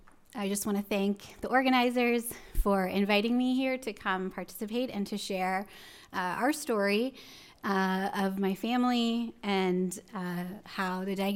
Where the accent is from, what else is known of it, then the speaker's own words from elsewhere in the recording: Paris, Île-de-France, France; I actually grew up in France. My dad is French, my mom is Canadian. And I grew up in Paris, went to a bilingual school that was an international school founded by NATO after World War II.